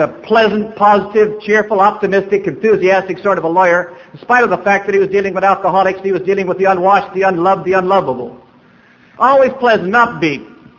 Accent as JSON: {"language": "English", "town": "Seattle", "region": "Washington", "country": "United States", "said": "I said, \"Well, I'm from Seattle.\""}